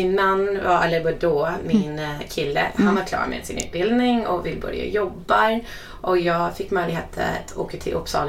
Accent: Ottawa, Ontario, Canada; moved away as an adult; also born or lived in California; Jag är uppväxt i Kanada, Ottawa, som är huvudstaden.

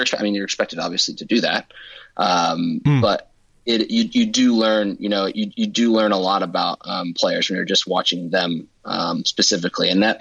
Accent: United States; moved away; I came from the United States, and for me, adjusting, like, it took me a solid year to adjust.

